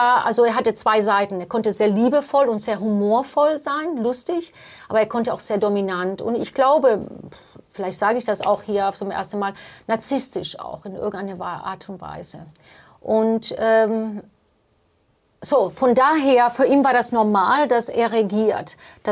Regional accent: Spain; first language English; German is a second language; ich habe einen irischen Passport, aber ich bin in Spanien geboren.

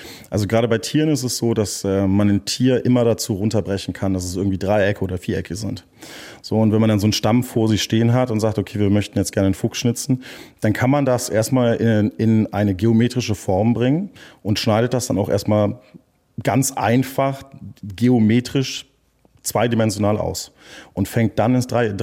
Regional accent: Texas, United States; also born or lived in North Frisia, Germany; Also ich bin in Nordfriesland geboren und bin mit 4,5 aufgrund von, dass mein Vater Berufssoldat ist, nach Texas gezogen.

